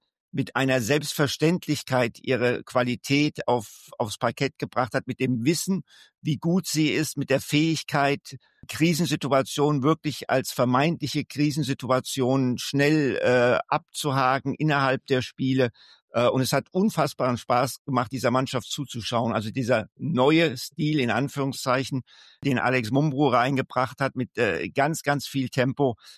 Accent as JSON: {"language": "German", "region": "Hesse", "country": "Germany", "said": "Um Gottes Willen, ich bin ja Hesse."}